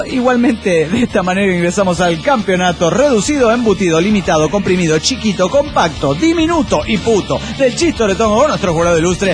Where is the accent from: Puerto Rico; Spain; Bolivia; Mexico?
Mexico; León, Guanajuato; Soy de Haibo, de León, Guanajuato, México.